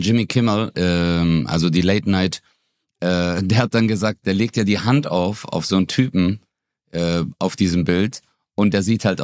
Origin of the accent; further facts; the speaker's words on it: Stuttgart, Baden-Württemberg, Germany; wo kommst du denn her? Ich so, ja, Stuttgart.